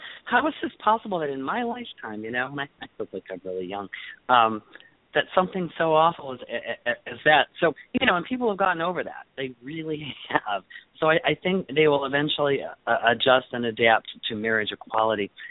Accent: Midland, Michigan, United States; You know, I'm from Midland, Michigan, you know, that little town in Michigan that has been kicking and fussing about marriage equality.

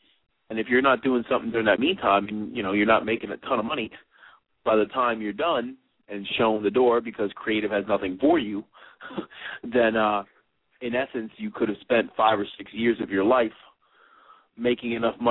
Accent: Toms River, New Jersey, United States; now in Louisville, United States; speaking to you right now from Louisville, Kentucky. That's where I spend most of my time down here. Was born and raised in New Jersey. It's always going to be home right there in Toms River, New Jersey.

